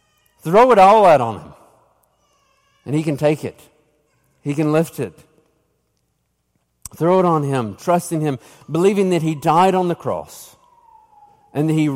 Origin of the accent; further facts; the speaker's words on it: Tennessee, United States; I grew up in East Tennessee